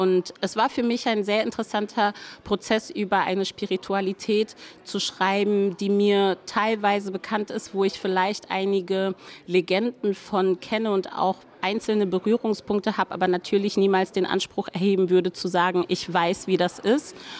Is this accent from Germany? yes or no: yes; Germany; Ich glaube, dass es wichtig für uns als Deutsche ist, uns mit all unserer Vergangenheit zu beschäftigen.